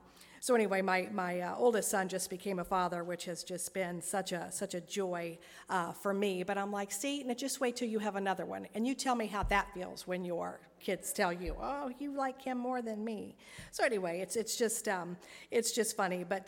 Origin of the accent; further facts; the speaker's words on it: Vandalia, United States; I grew up in Vandalia